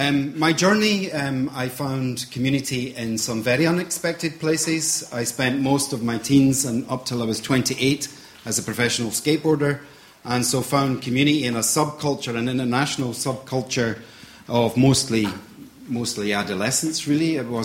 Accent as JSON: {"language": "English", "region": "Scotland", "country": "United Kingdom", "tie": "born or raised there", "lives_now": "Cloughjordan, Ireland", "said": "I'm based in Clough Jordan, but I'm not Irish, as you can tell. I'm Scottish. I've lived here for 20 years. And I suppose I grew up in a community, a Presbyterian industrial community in the central belt of Scotland"}